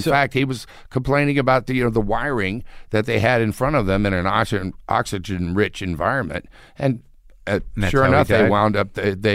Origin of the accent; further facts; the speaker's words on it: Houston, Texas, United States; I grew up in Houston, which is Space City.